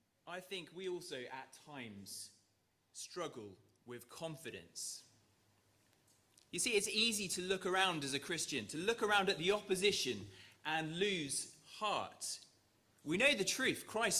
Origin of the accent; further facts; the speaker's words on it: England, United Kingdom; Now, I'm 37 years old and I'm English